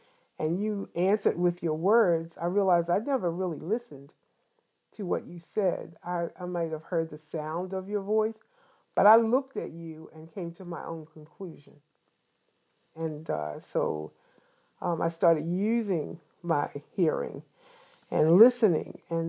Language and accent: English; Baltimore, Maryland, United States; Of course, I grew up in Baltimore, a place that many people who are from Baltimore know as Sandtown, western side of Baltimore.